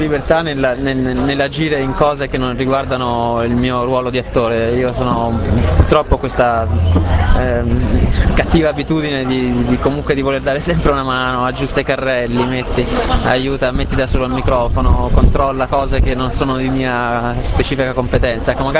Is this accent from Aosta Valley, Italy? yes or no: no; Genoa, Liguria, Italy; Io sono genovese, sì, anche se è una Genova un po' diversa dal solito